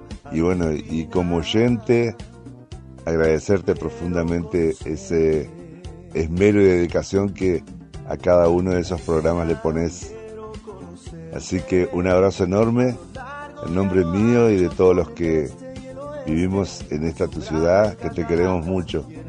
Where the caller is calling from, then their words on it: Villaguay, Entre Ríos, Argentina; te estoy saludando desde Villaguay, tu ciudad